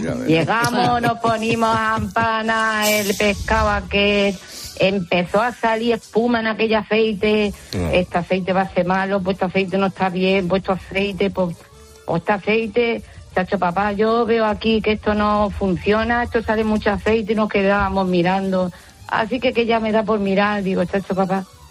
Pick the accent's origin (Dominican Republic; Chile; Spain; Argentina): Spain; Zafra, Extremadura; now in Huesca, Spain; primero tengo que decir que vivo en Huesca, pero que soy de Zafra